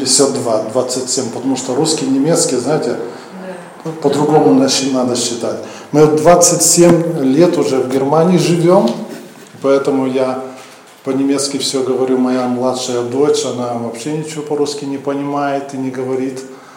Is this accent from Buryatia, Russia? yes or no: no; Chelyabinsk, Chelyabinsk Oblast, Russia; born there; я с детства верующий. Родился я в Челябинске, это город на Урале, недалеко от Москвы.